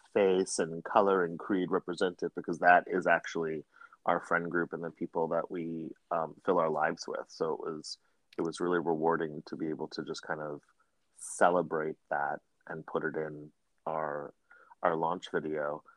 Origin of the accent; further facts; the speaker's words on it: Philadelphia, Pennsylvania, United States; And I remember I grew up in Pennsylvania and Philadelphia.